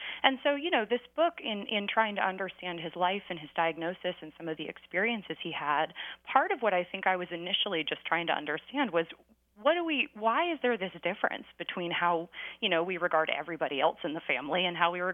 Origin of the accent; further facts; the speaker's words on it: California, United States; I grew up in California, but we'd go to the lake and all the family would be together